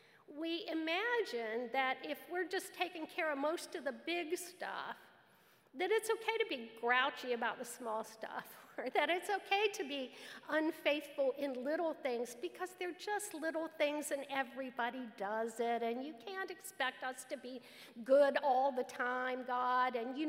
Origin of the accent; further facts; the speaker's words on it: United States; I was raised on a farm. I was raised in Jackson County on a farm.